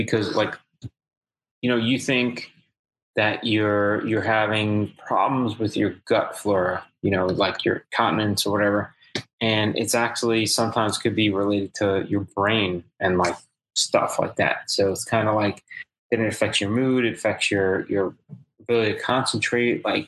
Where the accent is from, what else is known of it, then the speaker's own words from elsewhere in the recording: New York, United States; I grew up on Long Island. Everybody's talking about deer tick disease.